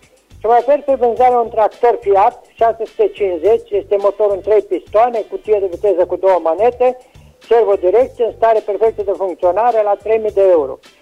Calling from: Mâtnicu Mare, Romania; sunt de la Mâtnicu Mare

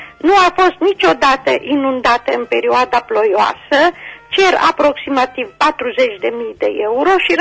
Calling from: Gătaia, Timiș County, Romania; din Gătaia

